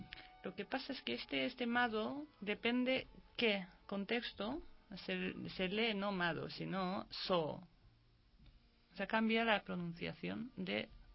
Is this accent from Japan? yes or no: yes; Japan; Spanish is a second language; Yo soy japonesa, pero que sí.